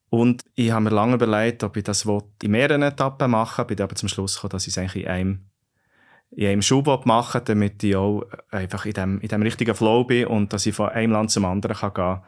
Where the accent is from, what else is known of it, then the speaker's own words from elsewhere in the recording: Switzerland; dort hat man den Höhenunterschied schon gemerkt, auch als Schweizer.